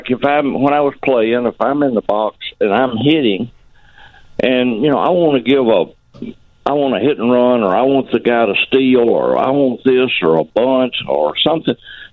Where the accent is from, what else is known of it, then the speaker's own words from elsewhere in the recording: Arkansas, United States; Well, when I grew up in Arkansas, St. Louis was Cardinals were probably my favorite team at that point